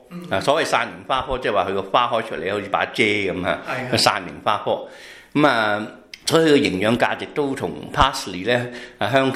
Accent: Guangdong, China; now in Australia; 芫茜其實係我哋廣東人講個名啦

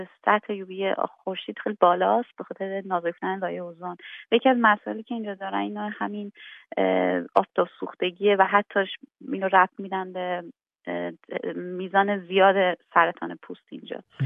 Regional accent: Iran; moved away as an adult; now in Sydney, Australia; من حدود 4 سال پیش از ایران اومدم به استرالیا تا دکترامو توی دانشگاه UNSW تو سیدنی بگیرم

